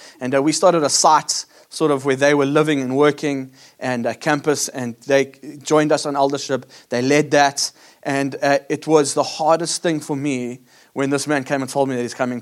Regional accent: South Africa; I'm a South African.

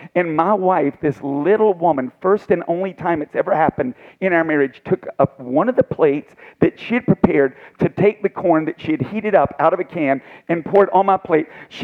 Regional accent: Tennessee, United States; I remember we grew up in Tennessee, and the first house we bought was like a quarter of a mile away from my mom and dad's house.

